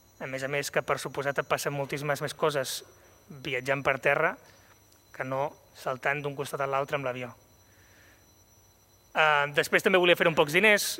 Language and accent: Catalan; Banyoles, Catalonia, Spain; jo sóc originari de Banyoles, de per aquí a prop